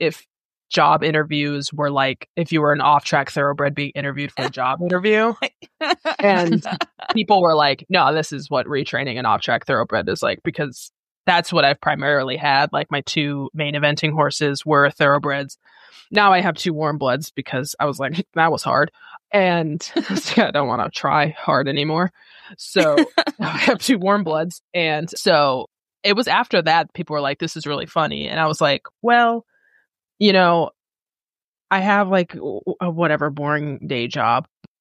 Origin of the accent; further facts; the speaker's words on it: Midwest, United States; I started out actually at a hunter barn because I'm from the Midwest and that's just what's most common around here.